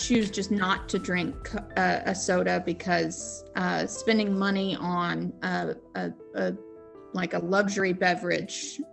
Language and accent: English; Arkansas, United States; So like, I grew up in Northwest Arkansas.